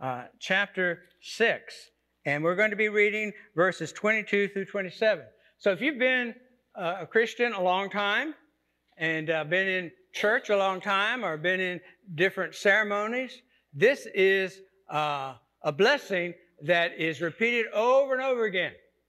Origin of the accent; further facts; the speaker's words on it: Jacksonville, Florida, United States; So I went down to visit my sister in my hometown where I'm from, Jacksonville, Florida.